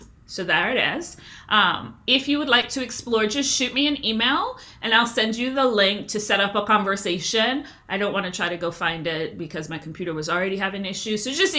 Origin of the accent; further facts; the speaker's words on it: Brooklyn, New York, United States; Now, I grew up in Brooklyn, New York, but I am Jamaican, right? So I am not, and I'm a first generation American. My whole family is Jamaican.